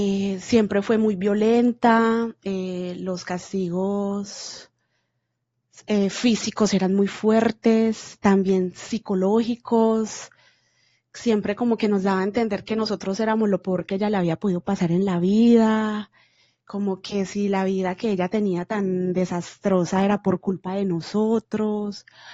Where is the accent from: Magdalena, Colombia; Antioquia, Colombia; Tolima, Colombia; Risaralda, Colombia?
Antioquia, Colombia; Medellín; born there; Yo nací en Medellín, Colombia. No vengo de una familia de dinero ni nada por el estilo.